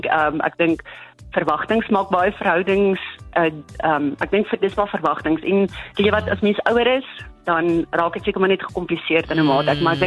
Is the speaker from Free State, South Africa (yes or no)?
yes; Kroonstad, Free State, South Africa; Ek is van Kroonstad af.